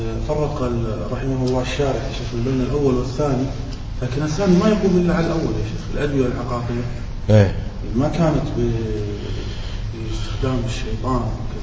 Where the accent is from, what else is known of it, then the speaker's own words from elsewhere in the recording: Egypt; أصل عندنا في مصر